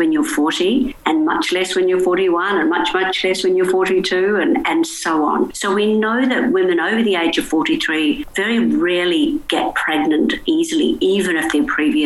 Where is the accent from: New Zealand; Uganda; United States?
New Zealand; now in Sydney, Australia; So I'm based in the Sutherland Shire in Sydney. Originally, I'm from New Zealand.